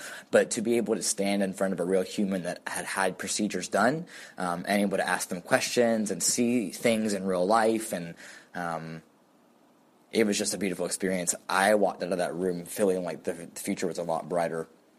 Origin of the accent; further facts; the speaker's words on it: Augusta, Georgia, United States; I'm from Augusta, Georgia. I identify as a 24-year-old trans male